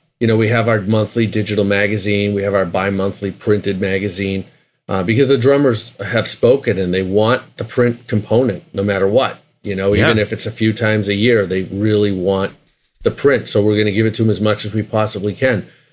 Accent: Boston, Massachusetts, United States; John and I have been friends for over 40 years. We're both from Boston.

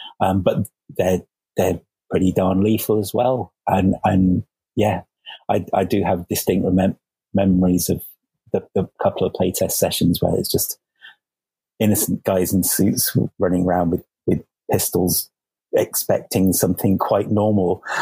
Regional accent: United Kingdom; It was, it's like, being a Brit, it was like, what is all this?

